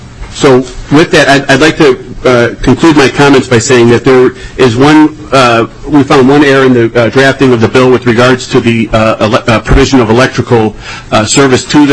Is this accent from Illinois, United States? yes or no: yes; Chicago, Illinois, United States; No, sir, I'm from Chicago.